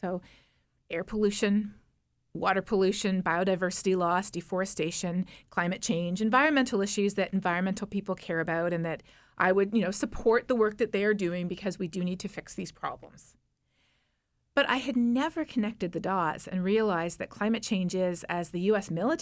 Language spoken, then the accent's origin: English; Canada; As a Canadian, I grew up spending almost every single day in the summer outside, and fishing was a big part of my life.